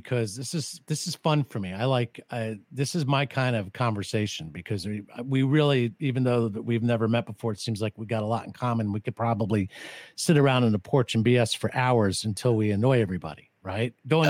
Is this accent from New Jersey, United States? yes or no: yes; New Jersey, United States; And I'm from South Jersey, hunting, fish, and stuff like that.